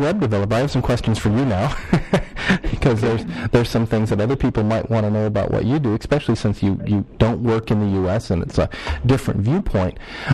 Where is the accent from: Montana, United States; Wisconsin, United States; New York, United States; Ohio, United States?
Ohio, United States; now in Los Angeles, United States; the second job I had here in Los Angeles 20 years ago when I moved from my home state of Ohio